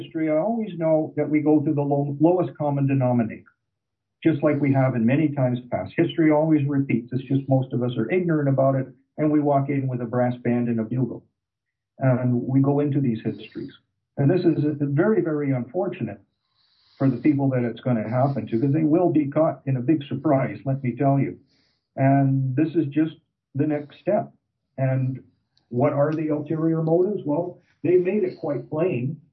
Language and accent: English; Canada; Well, I'm slow. I'm from Canada, eh?